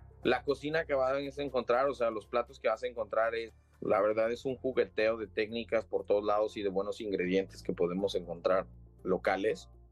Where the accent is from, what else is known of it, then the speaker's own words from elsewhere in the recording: Mexico City, Mexico; Pues sí, sigo siendo chilango y americanista de hueso colorado.